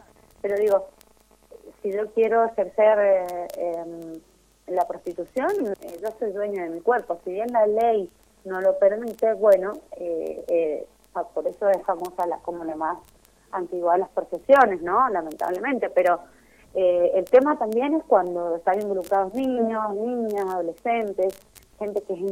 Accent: San Martín, Buenos Aires Province, Argentina; yo soy de San Martín, hace muchos años que vivo acá en Boicruz, pero vengo del este, ¿no?

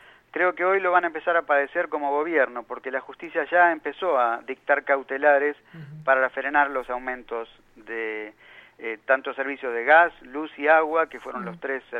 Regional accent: Argentina; a mí realmente como argentino no me sirve.

